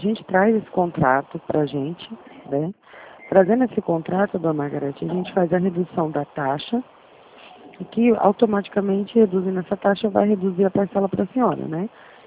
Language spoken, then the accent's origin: Portuguese; Campo Grande, Mato Grosso do Sul, Brazil; Eu sou de Campo Grande